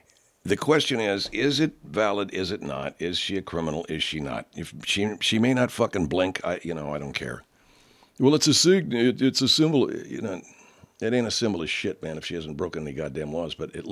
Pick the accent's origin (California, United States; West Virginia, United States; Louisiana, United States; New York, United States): California, United States; Los Angeles; Sunshine is my thing. Sunshine, you know. L.A. is my hometown. It's a funky town.